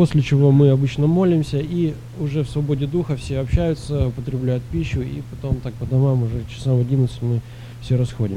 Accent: Sacramento, California, United States; я из Сакраменто, с церкви Михаила Филипповича Теслюка.

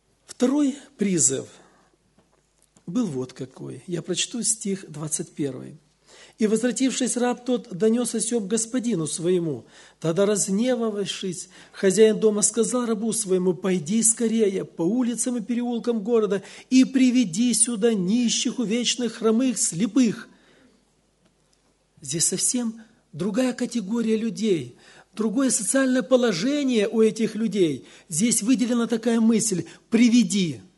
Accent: Kurganinsk, Krasnodar Krai, Russia; Я приехал из России, город Курганинск, Краснодарский край, там совершаю служение.

